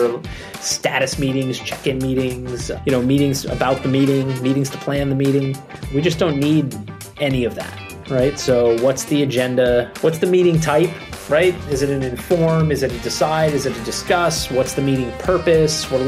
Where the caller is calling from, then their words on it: Boston, Massachusetts, United States; I'm joining from Boston, Massachusetts, from our corporate headquarters.